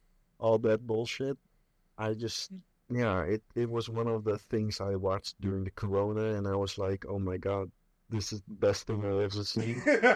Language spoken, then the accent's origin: English; Netherlands; English is a second language; from the Netherlands, so don't mind my accent.